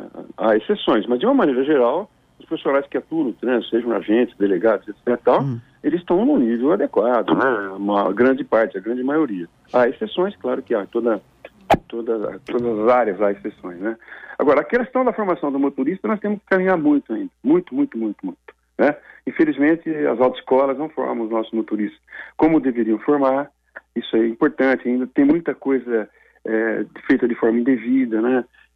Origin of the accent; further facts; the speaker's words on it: São Paulo, Brazil; porque eu sou aqui da região de Ribeirão Preto